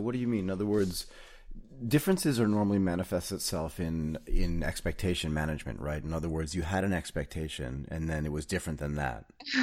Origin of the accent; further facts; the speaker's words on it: Boston, Massachusetts, United States; also born or lived in Connecticut; Well, first of all, I grew up in mostly in Boston and Connecticut